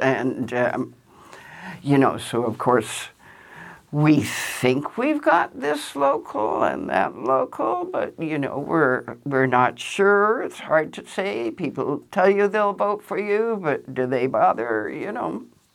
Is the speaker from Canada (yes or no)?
yes; Canada; Do you think I, as a Canadian, would be happy with the Department of Justice of a foreign freaking country running my union?